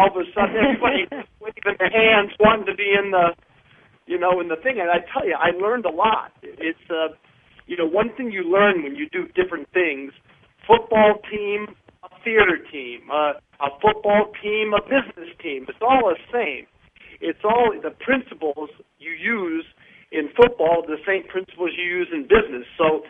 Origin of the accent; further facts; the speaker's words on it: Northeast, United States; I grew up in the Northeast. I don't get specific because I still got relatives there.